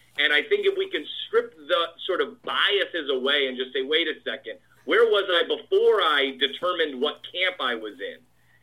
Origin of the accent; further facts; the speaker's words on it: Texas, United States; but I grew up in Texas and have lived here, on the coast and, for 20 years.